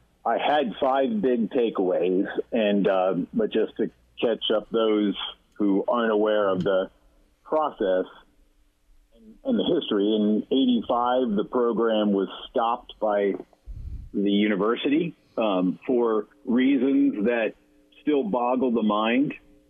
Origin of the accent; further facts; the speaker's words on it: Texas, United States; also born or lived in Northeast US; And I've grown up here. I've been here since I was 12 years old. Sorry, I was born in the Northeast